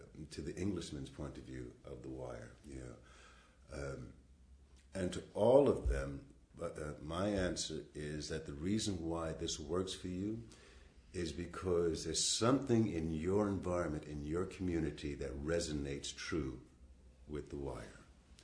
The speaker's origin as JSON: {"language": "English", "region": "New Jersey", "country": "United States", "tie": "born or raised there", "also_born_or_lived": "New York", "said": "So I was born in New York, but raised in New Jersey, but it was always, you know, trying to get back to the city, you know."}